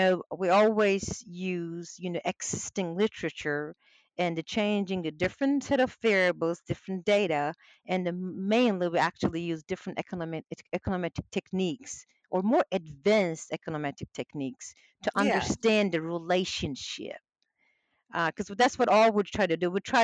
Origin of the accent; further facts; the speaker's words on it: Turkey; first language Turkish; English is a second language; my native tongue is Turkish